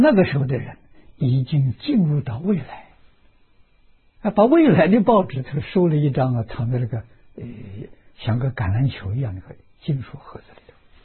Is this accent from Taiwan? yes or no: no; Dongxiang, China; 我小时候住在东乡，现在叫顺港，我们那里有个湖叫白湖啊，我们住在湖边上，离湖大概一里路